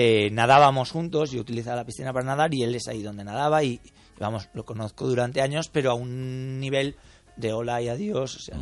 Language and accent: Spanish; Gandia, Valencian Community, Spain; moved away as an adult; also born or lived in Barcelona; yo salí de Gandía para ir a Barcelona primero, para estudiar allí.